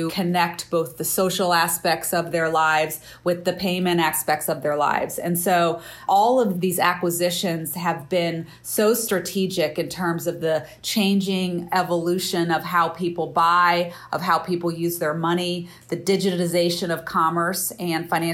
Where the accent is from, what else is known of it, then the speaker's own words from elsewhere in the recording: Midwest, United States; But when I grew up, it was the 70s. I grew up in the Midwest.